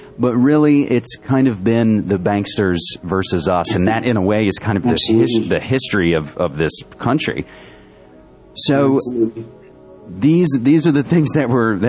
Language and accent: English; West Virginia, United States; I'll say I'm from West Virginia and they'll say, oh, I have family in Richmond.